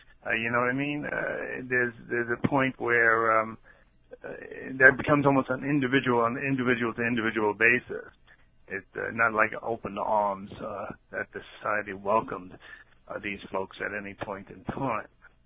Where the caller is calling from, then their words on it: Long Island, New York, United States; I'm from Long Island.